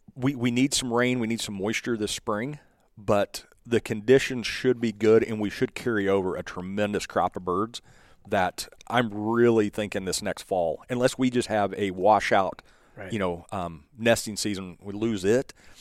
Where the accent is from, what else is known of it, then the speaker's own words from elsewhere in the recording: Oklahoma, United States; I grew up in Oklahoma with the oil field boom and bust.